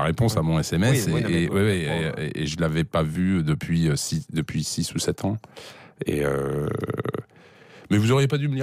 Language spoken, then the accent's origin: French; Toulon, Provence-Alpes-Côte d'Azur, France; Nous, on est de Toulon, on est du sud de la France